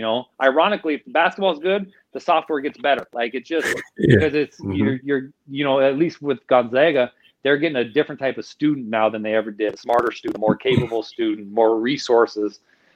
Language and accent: English; Portland, United States; Portland's just weird. And that's my hometown.